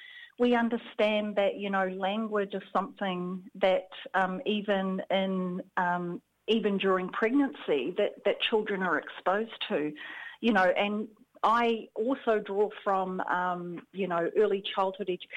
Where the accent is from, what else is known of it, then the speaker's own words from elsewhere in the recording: New Zealand; being New Zealand born, growing up in Aotearoa, the language has been a significant part of my childhood and my upbringing